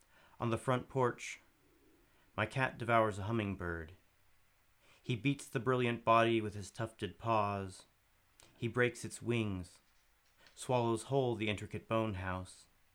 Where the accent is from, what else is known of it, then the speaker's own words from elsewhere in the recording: Kentucky, United States; Growing up in Kentucky, you become self-conscious of how many horses you have in your poems.